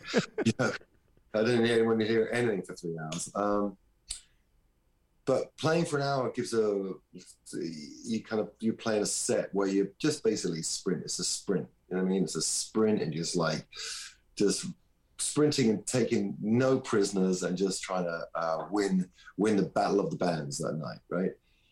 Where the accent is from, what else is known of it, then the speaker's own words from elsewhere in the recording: England, United Kingdom; I'm being so English